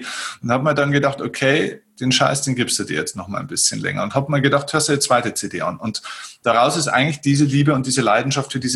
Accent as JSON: {"language": "German", "town": "Vilsbiburg", "region": "Bavaria", "country": "Germany", "tie": "born or raised there", "said": "Dann habe ich mal den Kinosaal meiner Heimatstadt Vilsbiburg gemietet, den größten."}